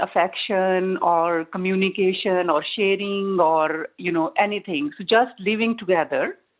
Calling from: London, United Kingdom; From London.

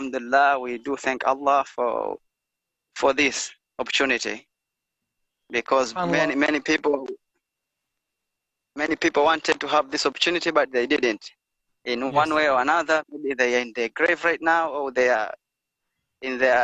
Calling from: Tanzania; I'm calling from Tanzania, East Africa.

